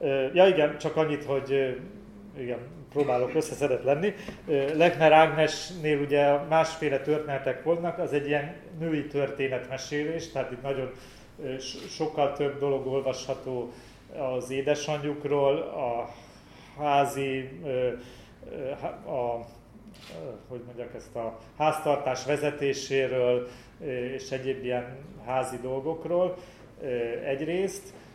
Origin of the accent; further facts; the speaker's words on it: Budapest, Hungary; én Budapesten nőttem föl